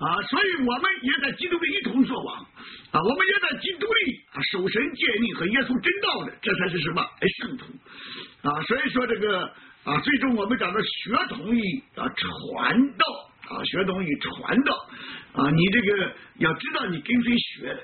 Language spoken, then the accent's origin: Chinese; China; 我说从中国来的，大家都这个都外国的看我，哦，从中国来的